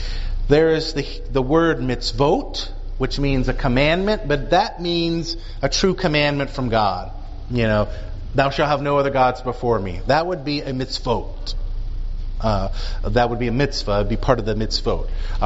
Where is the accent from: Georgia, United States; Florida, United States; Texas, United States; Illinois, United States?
Georgia, United States; Growing up in the Deep South, for instance, the Blue Laws, that's takanot, right? Can't buy or drink alcohol on Sunday, right? I mean, that was in South Georgia.